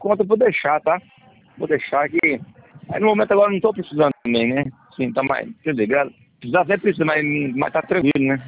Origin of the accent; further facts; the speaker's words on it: Douradina, Paraná, Brazil; É, Paraná.